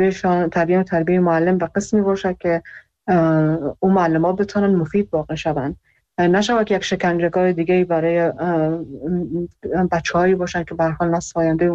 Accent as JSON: {"language": "Persian", "country": "Iran", "tie": "born or raised there", "said": "خودم در ایران بزرگ شدم، من اونجا درس خوندم"}